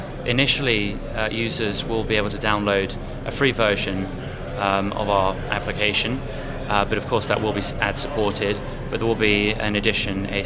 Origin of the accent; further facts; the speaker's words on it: London, United Kingdom; I'm a Londoner born and bred and a serial entrepreneur.